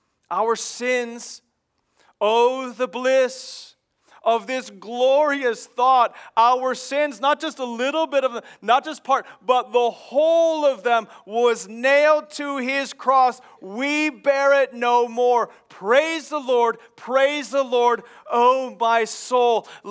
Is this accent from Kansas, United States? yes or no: yes; Kansas, United States; also born or lived in Chicago; Growing up in Kansas, there were so many times that I was just jolted awake in the middle of the night to the sound of a lightning strike.